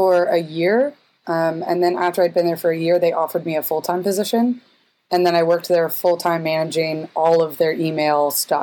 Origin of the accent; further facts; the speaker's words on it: Augusta, Georgia, United States; in my hometown. So Augusta, Georgia, which no one ever knows what that is, but it's like basically 2 hours south of Atlanta.